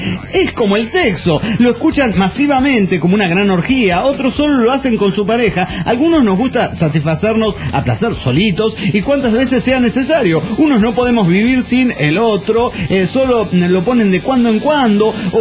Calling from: Quito, Pichincha, Ecuador; de Quito, Ecuador.

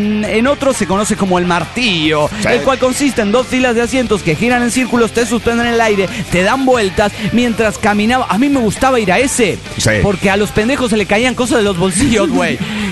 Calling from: Oaxaca, Mexico; Vengo desde Oaxaca Largo.

